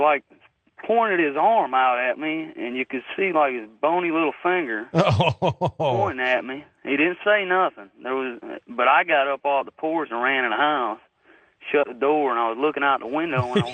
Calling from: Cressy, Florida, United States; I'm from Cressy, Florida.

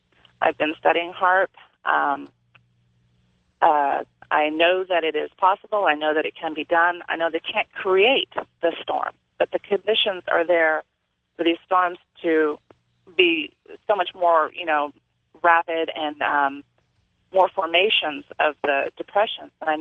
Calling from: Windsor, California, United States; I am calling from Windsor, California.

